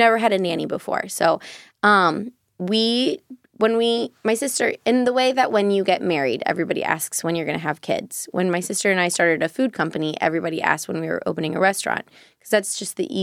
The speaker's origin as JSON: {"language": "English", "town": "Cincinnati", "region": "Ohio", "country": "United States", "tie": "born or raised there", "said": "So I grew up in Cincinnati, and I actually grew up close to the river at all points. I grew up in Anderson, and then my parents moved to Riverside Drive in Cincy."}